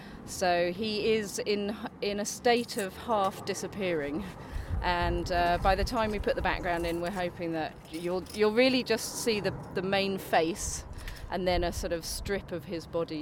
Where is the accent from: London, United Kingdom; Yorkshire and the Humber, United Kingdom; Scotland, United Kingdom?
London, United Kingdom; Catford; from South London, Catford.